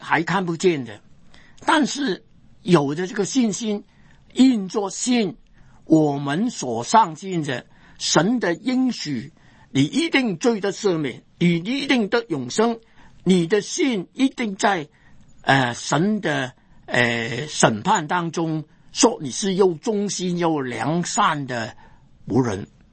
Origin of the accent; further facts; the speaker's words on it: China; 我们中国人说耳闻三分假，眼见未必真